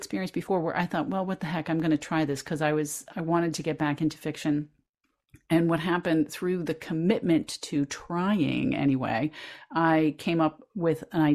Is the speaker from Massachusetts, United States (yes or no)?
no; Pittsburgh, Pennsylvania, United States; You know, I'm from Pittsburgh. That's where I was the religion editor, the bridal editor, and the dating columnist, you know, all at the same time.